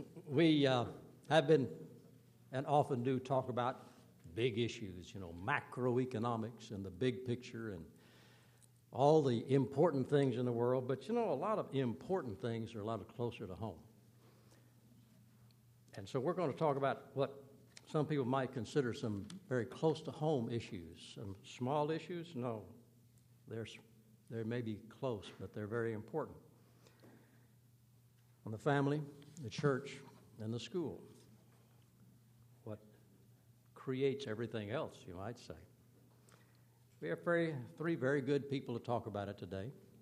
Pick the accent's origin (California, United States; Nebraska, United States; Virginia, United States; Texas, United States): Texas, United States; Dallas; add my welcome to Dallas, my hometown. I was born here.